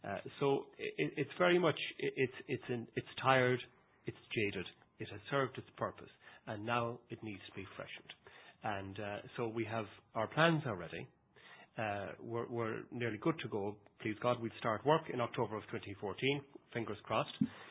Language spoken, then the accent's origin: English; Louisburgh, Connacht, Ireland; I grew up in Lewisburg. County Mayo, just there on Clew Bay. Past Kilpatrick, and lived in the shadow.